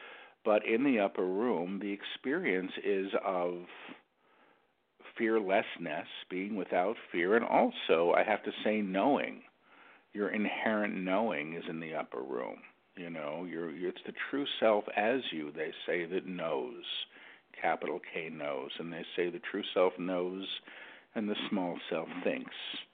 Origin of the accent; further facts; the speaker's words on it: New York, United States; I mean, I'm a New Yorker.